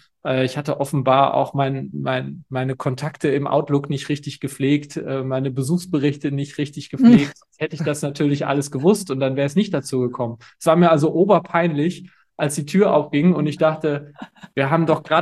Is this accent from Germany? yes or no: yes; North Rhine-Westphalia, Germany; es gibt bei uns in Nordrhein-Westfalen gibt es den Namen Horst